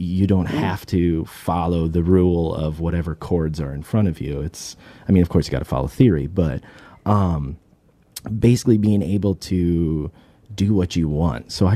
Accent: Parkston, South Dakota, United States; I grew up in Parkston, South Dakota, okay. On a farm just right outside of there.

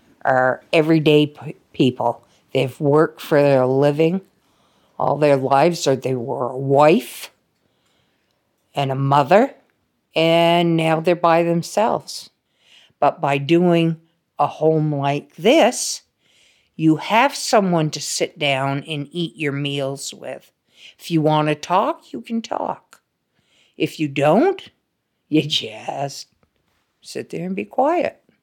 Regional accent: Vermont, United States; everything is totally different than the way we grew up up here in Vermont.

